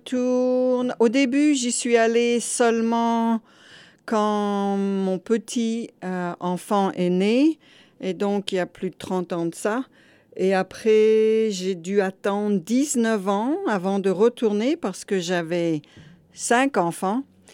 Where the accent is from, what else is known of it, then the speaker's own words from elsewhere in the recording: Hauts-de-France, France; born there; Je suis née en France, dans le nord de la France, près de Saint-Omer